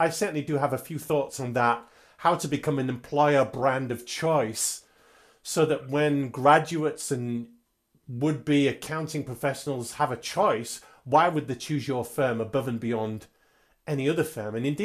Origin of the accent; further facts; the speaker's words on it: Nottingham, East Midlands, United Kingdom; I hail from Nottingham in the UK, the home of Robin Hood